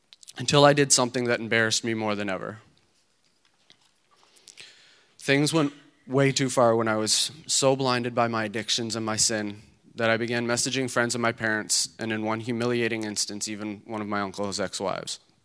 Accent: Napanee, Ontario, Canada; I'm from Napanee, Ontario. I'm 28 years old, and I know that I don't look it.

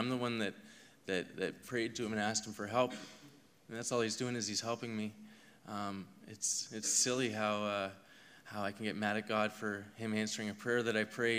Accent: Saint John, New Brunswick, Canada; I am 27 years old, and I'm from St. John, New Brunswick.

